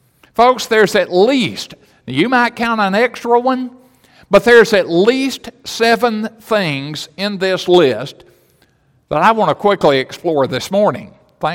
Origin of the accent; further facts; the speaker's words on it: United States; I'm glad I'm an American. We celebrated that a little last week.